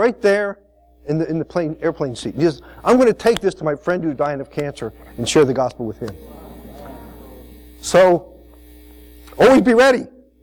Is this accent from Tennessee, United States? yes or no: no; Champaign, Illinois, United States; I'm from Champaign.